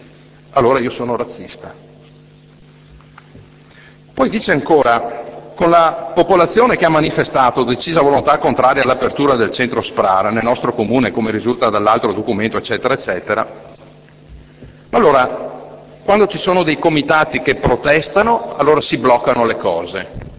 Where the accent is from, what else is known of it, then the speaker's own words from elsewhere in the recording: Veneto, Italy; first language Venetian; Italian is a second language; Io fondamentalmente sono veneto prima di tutto e parlo il veneto. Magari l'italiano faccio un po' fatica a capirlo, perché non ho studiato molto